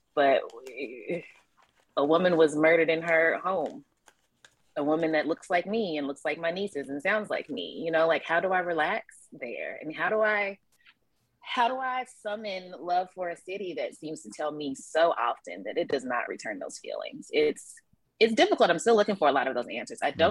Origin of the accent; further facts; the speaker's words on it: Louisville, Kentucky, United States; moved away; I'm from Louisville. You know, it's like nobody asked. And it's where all of my favorite things and people were created. And I feel like where I'm from explains so much about me and why I sound the way that I do.